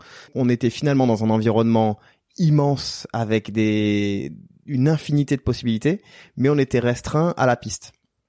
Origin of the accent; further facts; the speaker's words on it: Tarbes, Occitanie, France; born there; Je suis né à Tarbes, ouais, qui est au pied des Pyrénées, devant la chaîne des Pyrénées, au pied du Pic du Midi.